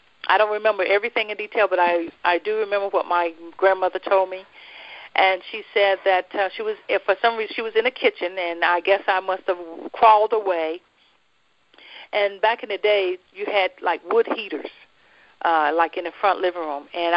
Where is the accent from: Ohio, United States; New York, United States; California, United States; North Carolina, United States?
North Carolina, United States; Jacksonville; Well, okay, I'm from Jacksonville, North Carolina. I was born there and raised there.